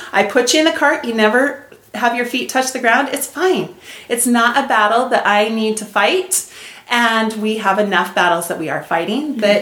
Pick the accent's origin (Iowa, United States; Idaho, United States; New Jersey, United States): Idaho, United States; I grew up in Eastern Idaho, and I graduated as valedictorian of my high school class.